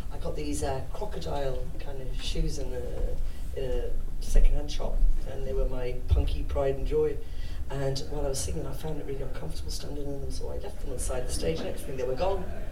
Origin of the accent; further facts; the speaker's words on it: London, United Kingdom; I'm from London originally, so you know, like, I grew up in the '60s in London, and all the different sounds, like what inspired me is just I was living in Haringey, a really posh part of London, you know.